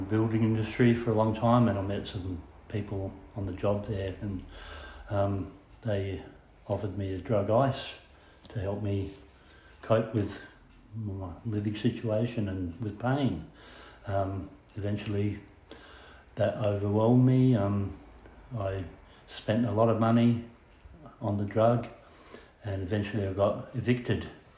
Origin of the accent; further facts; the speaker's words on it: Murray Bridge, South Australia, Australia; I'm 58 years old, and I'm from Murray Bridge, South Australia.